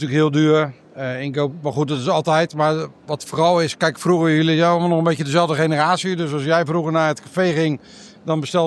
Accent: Rotterdam, South Holland, Netherlands; Ik kom uit Rotterdam-Zuid. Jongste van 11 kinderen. Dus niet echt, mijn vader werkte in de haven.

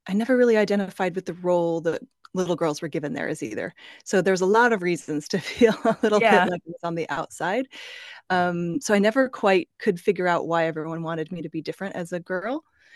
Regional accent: Salt Lake City, Utah, United States; now in Amsterdam, Netherlands; I currently am based in Amsterdam in the Netherlands. Mm-hmm. I'm from the United States originally, from Salt Lake City. And yeah, I'm calling in from the studio at Fosbury in the center of the city.

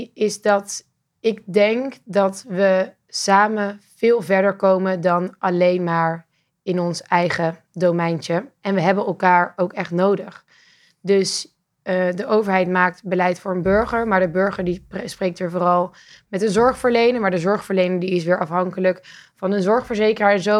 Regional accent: Herpt, North Brabant, Netherlands; also born or lived in Vlijmen; Ik ben geboren in Brabant, in Vlijmen. Een klein dorpje naast Den Bosch. En maar al vroeg verhuisd naar nog een kleiner dorpje. Dat dorpje heette Herpt. 750 inwoners in Rotonde.

